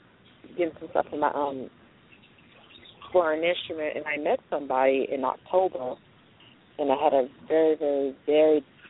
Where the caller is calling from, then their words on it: California, Louisiana, United States; Hi, my name is … from California, Louisiana.